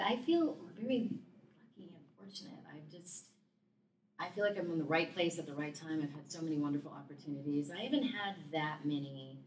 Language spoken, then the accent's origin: English; Los Angeles, California, United States; I grew up in Los Angeles, and for some reason, I'm super nostalgic about, like, L.A. in, like, the 70s and 80s.